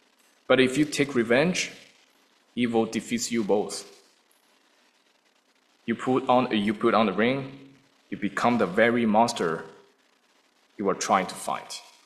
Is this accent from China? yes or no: yes; China; English is a second language; As someone born and raised in China, I grew up with Confucian values.